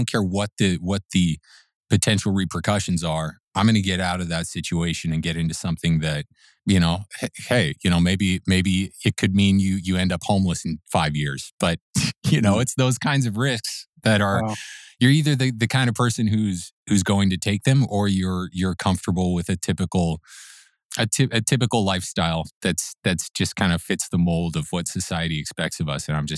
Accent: Seattle, Washington, United States; moved away as an adult; now in Los Angeles, United States; I moved to LA from Seattle when I turned 18 and went to film school here

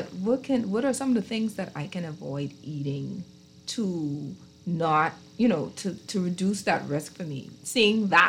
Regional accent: Crooked Island, Bahamas; That's all my hometown.

